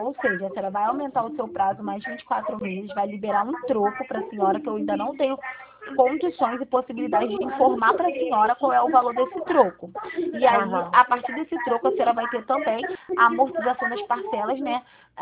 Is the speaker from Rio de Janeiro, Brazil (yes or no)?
yes; Rio de Janeiro, Brazil; Não, não sou de Santa Cruz. Eu sou do Catete.